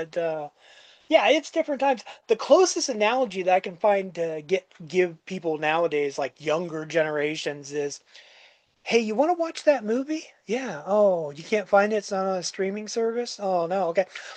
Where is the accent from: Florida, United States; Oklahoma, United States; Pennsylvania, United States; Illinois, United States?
Florida, United States; Orlando; I grew up around the Orlando area and stuff, and it was okay as long as I checked in once every 3 days, so they knew I was alive.